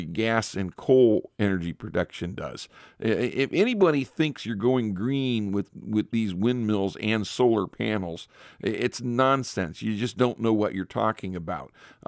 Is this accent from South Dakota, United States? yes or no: no; Richfield, Ohio, United States; Even where I grew up here in Richfield, Ohio, I remember my dad, who was born and raised in Richfield